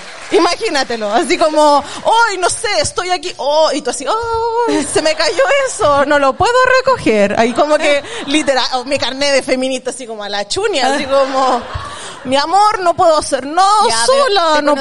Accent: Ñuñoa, Santiago Metropolitan Region, Chile; Puta, es que yo soy como de Ñuñoa, entonces tendría que ir como un chaleco y con lente.

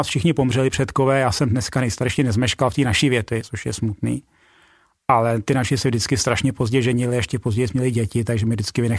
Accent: Havlíčkův Brod, Vysočina Region, Czechia; Já pocházím od Havlíčkova Brodu. Táta byl z vesničky Skuhrov, to je kousíček, ale jeho dědeček ten pocházel z Úsobí, to je zase kousek od Brodu, a jeho táta ten přišel někde od Vamberka.

